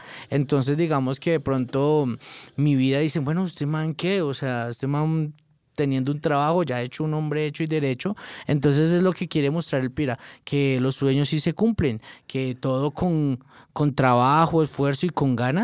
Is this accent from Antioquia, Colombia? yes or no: no; Silvania, Cundinamarca, Colombia; also born or lived in Bogotá; Sí, de toda mi familia es de Silvania. O sea, nací en Bogotá, pero mi niñez estuvo en Silvania, Cundinamarca.